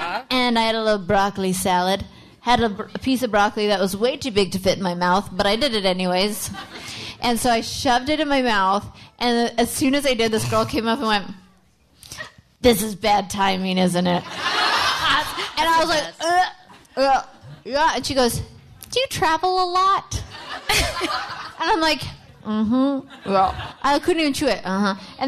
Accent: Atlanta, Georgia, United States; I'm from Atlanta.

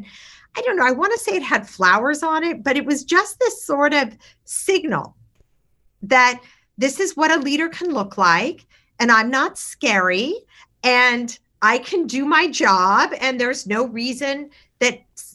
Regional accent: Sacramento, California, United States; It's already so hot here. I grew up in Sacramento. It's a hot place.

